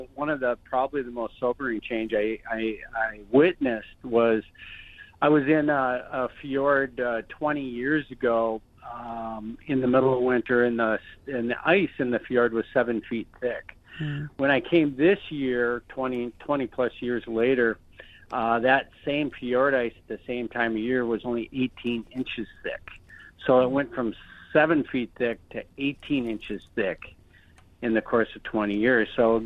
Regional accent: Minnesota, United States; growing up in Minnesota already anneals you for the hardships of a cold, dark winter.

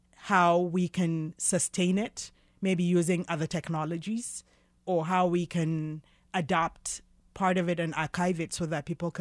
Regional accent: Northern Nigeria, Nigeria; also born or lived in United Kingdom; So I was born in Western Africa, and then I in northern part of Nigeria, and then I grew up there and in the UK back and forth.

